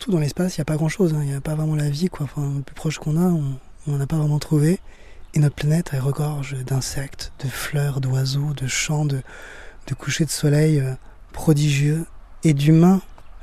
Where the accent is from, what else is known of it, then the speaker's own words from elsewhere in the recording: France; c'est ce que j'aurais aimé, moi, en grandissant en France, qu'on me transmette, en fait.